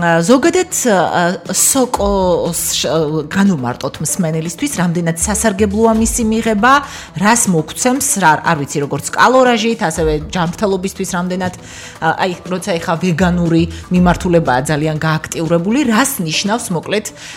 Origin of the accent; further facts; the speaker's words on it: Imereti, Georgia; შეიძლება სახელწოდებაც კუთხურია, მე იმერეთიდან ვარ